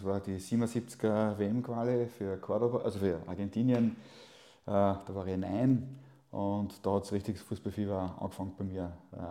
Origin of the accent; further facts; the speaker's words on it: Austria; ich bin aus Österreich und so ein Liverpool-Fan